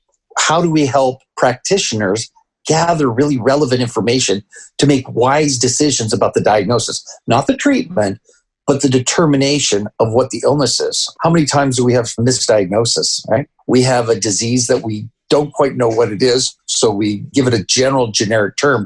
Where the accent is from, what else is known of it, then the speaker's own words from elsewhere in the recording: Canada; You know, as I mentioned, I grew up in Canada.